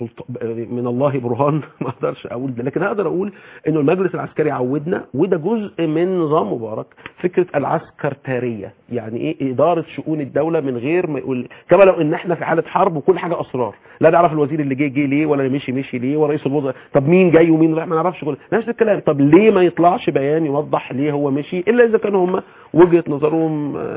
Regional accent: Egypt; احنا كمصريين

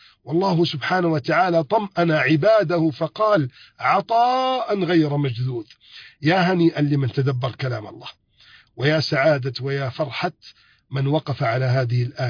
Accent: Egypt; بلدنا مصر

